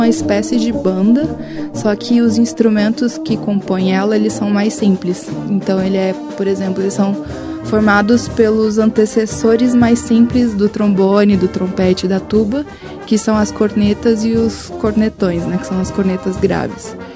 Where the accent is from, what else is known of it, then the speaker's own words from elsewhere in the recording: Goiânia, Goiás, Brazil; also born or lived in Brasília; eu nasci em Brasília, a minha mãe estava morando lá na época, daí eu fui pequena para Goiânia